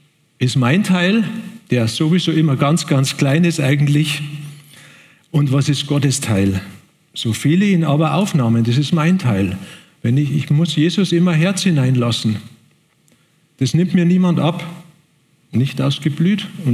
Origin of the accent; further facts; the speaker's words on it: Munich, Bavaria, Germany; Ich bin ja in München geboren, aufgewachsen, studiert und so weiter dort.